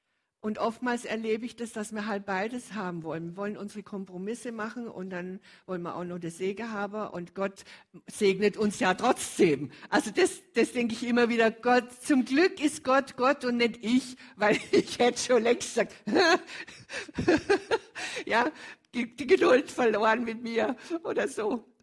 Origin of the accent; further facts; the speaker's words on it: Bavaria, Germany; Eben, ich komme aus Bayern und die Bayern können auch ganz schön Sachen sagen